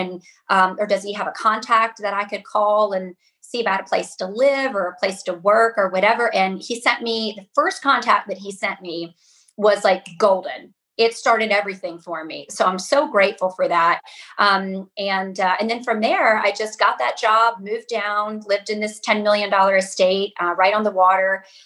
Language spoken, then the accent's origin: English; Charlotte, North Carolina, United States; moved away as an adult; now in Virgin Islands; I'm from Charlotte, North Carolina, and there's a direct flight into St. Thomas.